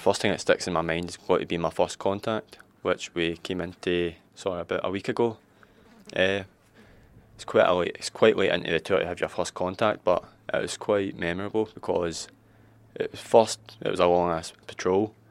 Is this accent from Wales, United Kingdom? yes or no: no; Glasgow, Scotland, United Kingdom; I'm a guardsman and I'm 18 years old. I'm from Glasgow in Scotland